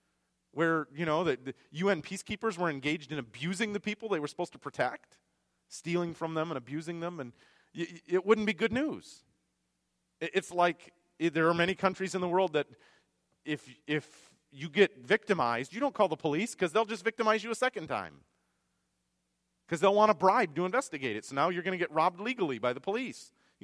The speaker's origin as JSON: {"language": "English", "country": "United States", "tie": "born there", "said": "I'm thankful I was born in the United States."}